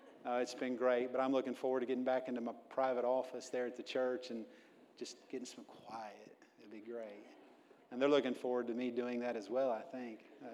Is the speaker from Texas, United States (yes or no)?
yes; Texas, United States; Well, we're from Texas, as Brother Andrew told you. We're from Texas, and we don't have White Castle.